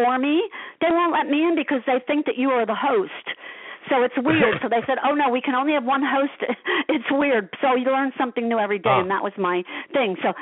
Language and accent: English; Asbury Park, New Jersey, United States; But I say always I grew up in Asbury Park because I did, because I was literally in Asbury Park every single day of my life